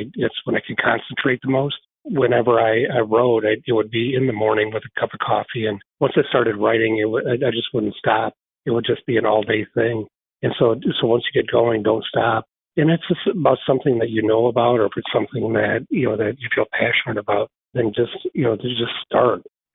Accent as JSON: {"language": "English", "town": "Frankenmuth", "region": "Michigan", "country": "United States", "tie": "born or raised there", "said": "here in my hometown of Frankenmuth"}